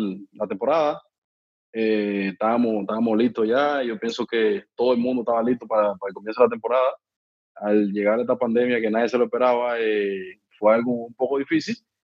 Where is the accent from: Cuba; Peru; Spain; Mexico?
Cuba; yo soy un tipo que yo vengo de Cuba, hermano. En Cuba tú tienes que trabajar para tú poder ganarte la comida.